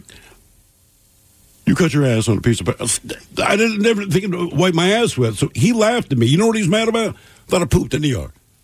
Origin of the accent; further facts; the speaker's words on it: Rochester, New York, United States; Growing up in Rochester, man, it's so cold there all the time.